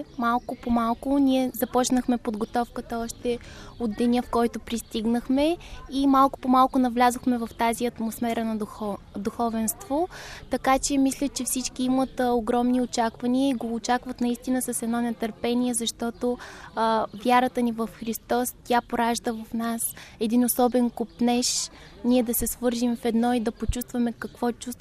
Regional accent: Rakovski, Plovdiv Province, Bulgaria; от Раковски съм, Менория през Свето сърце Исусово и съм на 20 години

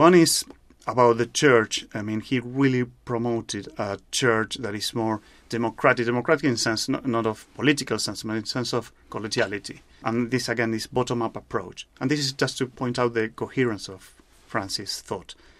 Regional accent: Buenos Aires, Argentina; because I'm from Buenos Aires

